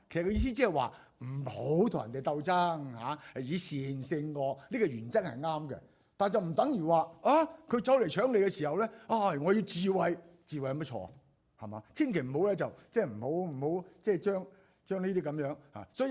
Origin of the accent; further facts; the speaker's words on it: Guangdong, China; 即系我哋广东人话话，唔好一步通书睇到路啊